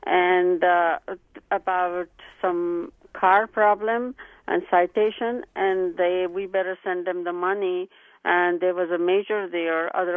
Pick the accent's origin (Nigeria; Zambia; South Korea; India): India; now in United States; We are from India originally, but we are naturalized here.